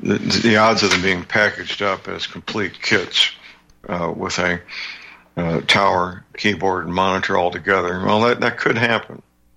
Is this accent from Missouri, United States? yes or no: yes; Missouri, United States; I only know about Missouri's because that's my home state.